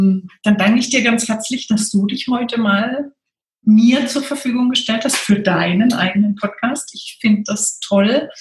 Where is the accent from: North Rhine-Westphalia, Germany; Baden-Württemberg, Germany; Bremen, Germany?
Baden-Württemberg, Germany; Freiburg; ich komme ja aus Freiburg